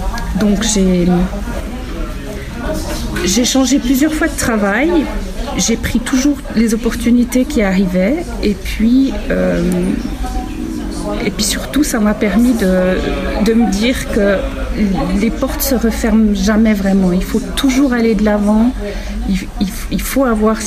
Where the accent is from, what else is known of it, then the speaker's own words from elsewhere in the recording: Vaud, Switzerland; Alors, j'ai grandi dans un village qui se situe au pied du Jura, près du Gros-de-Vaud, près de Lausanne, en pleine campagne vaudoise.